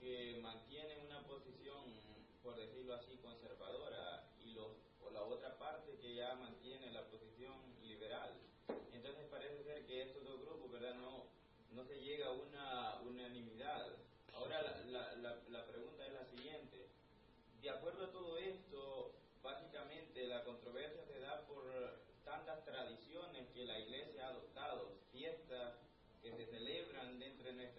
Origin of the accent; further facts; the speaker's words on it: El Salvador; yo soy salvadoreño.